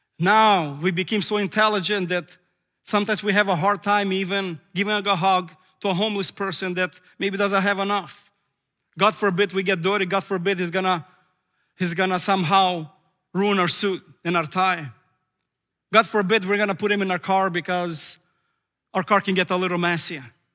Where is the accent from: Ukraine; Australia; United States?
Ukraine; when I was born in Ukraine and living in a village.